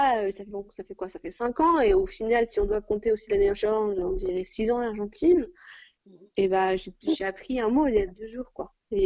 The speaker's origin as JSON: {"language": "French", "country": "France", "tie": "born or raised there", "said": "Moi, la culture française, ça reste quand même une de mes meilleures. Enfin, c'est là où j'ai grandi"}